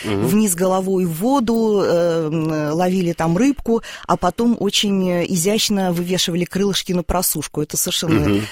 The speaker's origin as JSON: {"language": "Russian", "region": "Moscow", "country": "Russia", "said": "Я не из Тамбова, я из Москвы."}